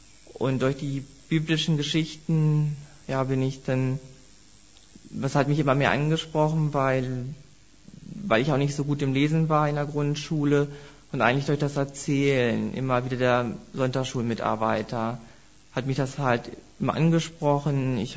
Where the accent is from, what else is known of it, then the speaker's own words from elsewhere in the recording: Einbeck, Lower Saxony, Germany; born there; Ich bin gebürtig aus Einbeck. Da bin ich in die Baptistengemeinde gekommen mit 4 Jahren.